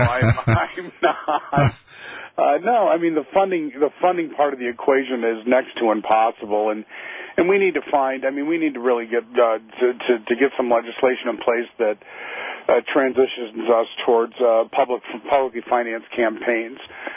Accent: United States; as an American, as somebody that's proud to call myself an American

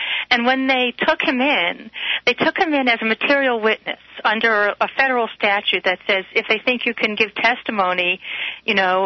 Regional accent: New York City, New York, United States; you know, I'm from New York City, so I'll go on saying Padilla.

